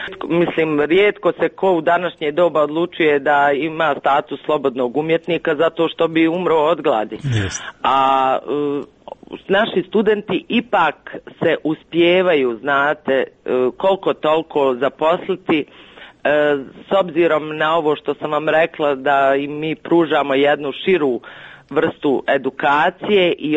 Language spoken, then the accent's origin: Serbian; Sarajevo, Federation of Bosnia and Herzegovina, Bosnia & Herzegovina; sa mnom u klasi, ja sam bila jedina iz Sarajeva.